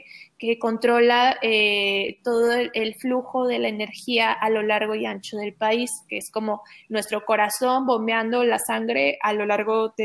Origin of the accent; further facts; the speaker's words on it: Mexico; los servicios que nosotros como mexicanos merecemos